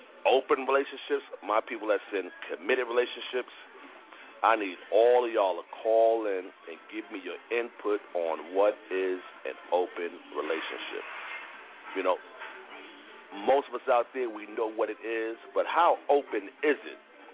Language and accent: English; New York City, New York, United States; Well, some of y'all, because I'm from East New York.